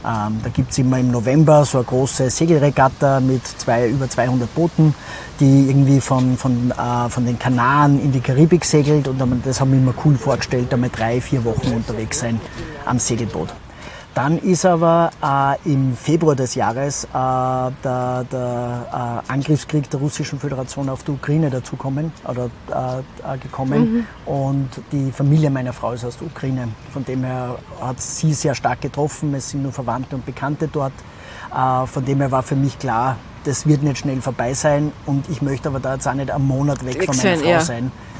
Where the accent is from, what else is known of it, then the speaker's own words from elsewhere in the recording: Salzburg, Austria; Salzburg, meine Heimatstadt.